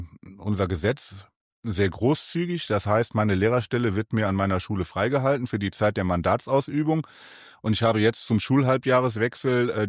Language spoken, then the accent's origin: German; North Rhine-Westphalia, Germany; fühlt man sich als Wittgensteiner, ich komme ja aus Wittgenstein, auch so ein bisschen abgehängt.